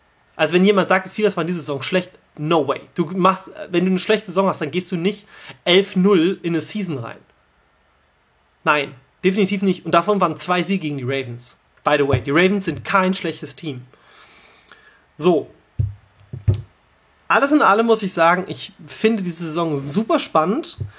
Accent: Hanover, Lower Saxony, Germany; born there; das muss ich als gebürtiger Hannoveraner zugeben

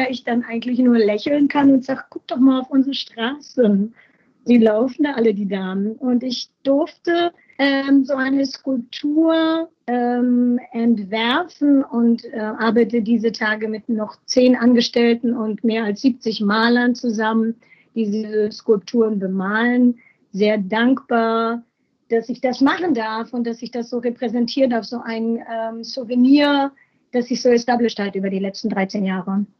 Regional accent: Berlin, Germany; als Berliner so multikulturell.

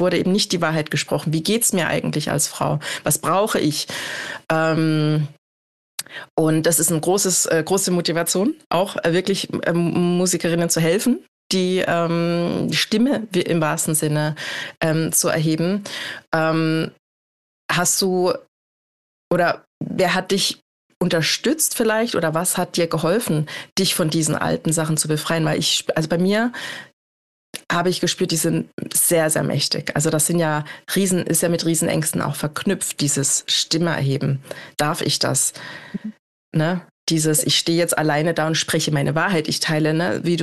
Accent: East Germany, Germany; ich bin in Ostdeutschland groß geworden

